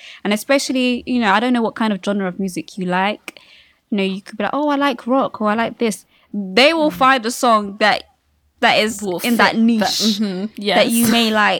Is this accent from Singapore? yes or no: no; United Kingdom; I've never been to Korea in my life. I'm British.